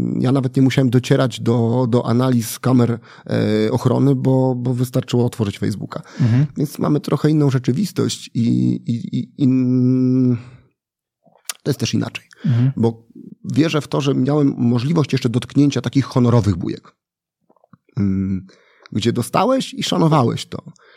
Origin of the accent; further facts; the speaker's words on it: Warsaw, Masovian Voivodeship, Poland; Bo ja się wychowałem na Grochowie